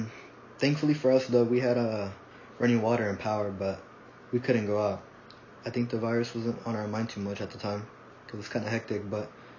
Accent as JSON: {"language": "English", "town": "San Antonio", "region": "Texas", "country": "United States", "tie": "born or raised there", "also_born_or_lived": "Corpus Christi", "said": "Well, originally I'm from San Antonio, and I lived here my whole life. But when I started college, I moved to Corpus to attend A&M Corpus Christi, and then I moved back after 3 years."}